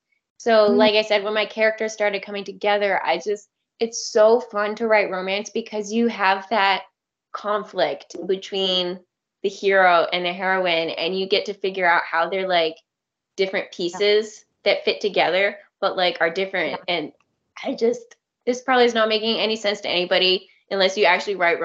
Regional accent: United States; But I was like, I want to do something American because I'm American.

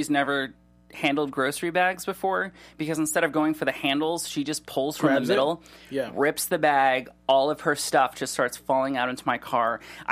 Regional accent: Cleveland, Ohio, United States; I'm a gentleman. I grew up in Cleveland.

